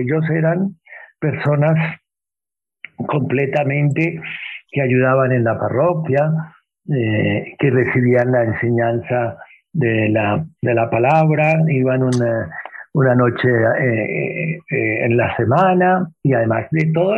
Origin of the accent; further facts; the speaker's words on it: Bogotá, Colombia; Sí, nací en Colombia, en una población muy cercana a Bogotá, aunque me he criado en Bogotá.